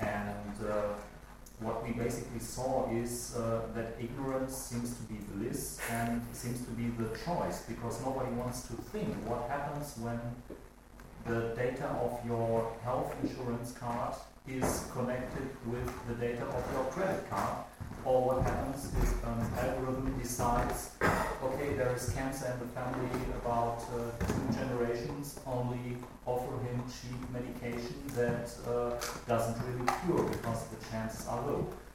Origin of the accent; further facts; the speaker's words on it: Berlin, Germany; I'm from Berlin